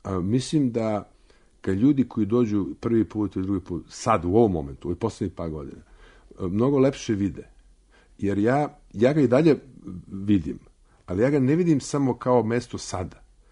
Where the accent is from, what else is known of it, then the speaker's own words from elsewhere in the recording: Belgrade, City of Belgrade, Serbia; now in United Kingdom; ja sam iz Beograda završio sam fakultet dramskih umetnosti, koja ovo organizuje, ali dolazim kao britanski akademik